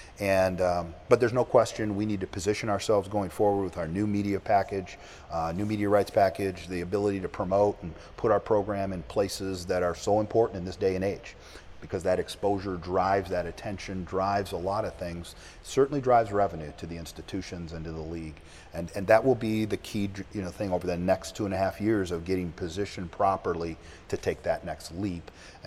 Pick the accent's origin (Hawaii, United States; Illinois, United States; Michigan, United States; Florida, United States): Michigan, United States; a terrific opportunity to go back to my home state, my wife's home state at Central Michigan, and be part of that program and become the athletic director and be back where my mom and dad were.